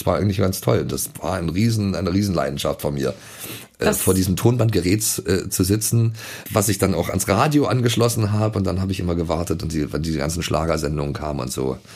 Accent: Potsdam, Brandenburg, Germany; now in Hamburg, Germany; weil ich ja sehr nah an der Mauer gewohnt habe in Potsdam, wo ich herkomme.

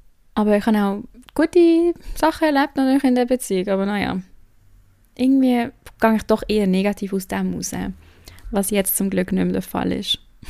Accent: Switzerland; Aber ich bin nicht in Basel aufgewachsen, sondern so nebendran.

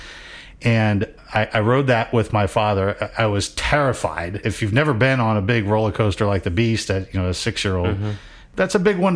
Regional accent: Cincinnati, Ohio, United States; I was growing up in Cincinnati, going to Kings Island.

